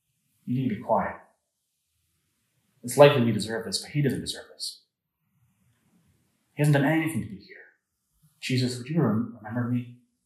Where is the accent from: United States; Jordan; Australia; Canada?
Canada; I'm Canadian.